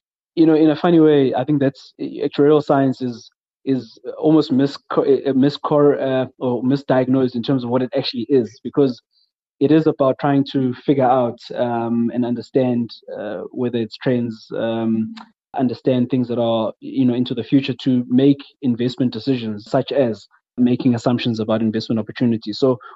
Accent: Durban, KwaZulu-Natal, South Africa; So, yeah, so I grew up in Durban. I was born in a township called Hammersdale in Mpumalanga, which is kind of on your way to between Durban and Pietermaritzburg.

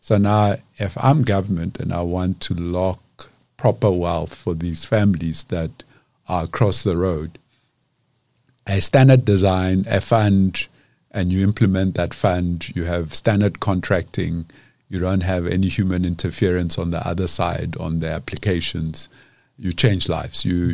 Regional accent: Soshanguve, Gauteng, South Africa; Soshanguve, we come from Soshanguve. My parents had a home.

